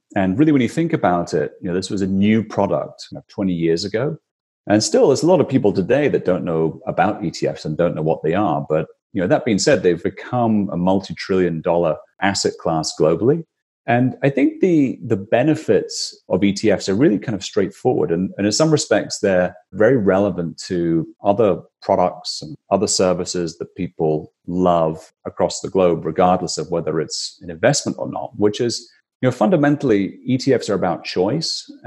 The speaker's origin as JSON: {"language": "English", "town": "Aberdeen", "region": "Scotland", "country": "United Kingdom", "said": "I'm from Scotland. I'm from a town called Aberdeen, which is the northeast part of Scotland."}